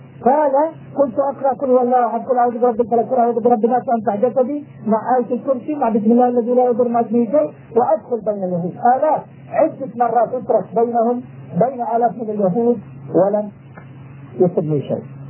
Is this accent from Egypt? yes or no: no; Jordan; الذين عندنا في الأردن